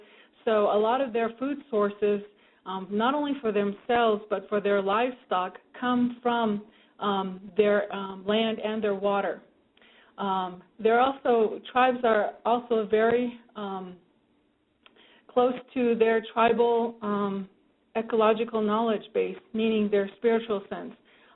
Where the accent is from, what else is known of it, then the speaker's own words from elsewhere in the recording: United States; I am, for those of you tribal folks, I am Dene from Navajo Nation, so I just want to say thank you for inviting me.